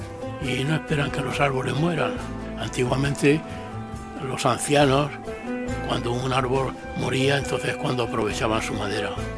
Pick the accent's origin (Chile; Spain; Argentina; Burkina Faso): Burkina Faso; moved away; Cuando yo salí de Burkina hace 20 años